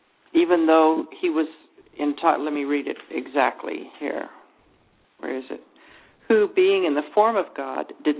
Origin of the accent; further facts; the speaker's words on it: United States; which I know that I'm guilty of all the time because I'm an American. And, you know, I mean, we're born with it, right? I'm an American.